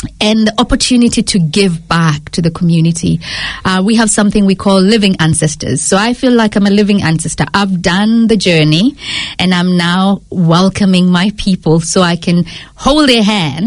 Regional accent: Kenya; English is a second language; moved away as an adult; also born or lived in Australia; now in New Zealand; So I left Kenya in about 25 years ago as a student. I was very young and I went to Australia

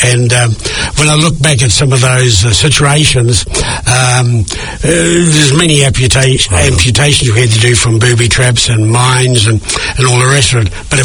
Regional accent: Hamilton, Waikato, New Zealand; born there; also born or lived in Tauranga; in Tauranga, in a small farming community, Omakara, in January 1946. Shifted to Hamilton, went to Hamilton Boys High School

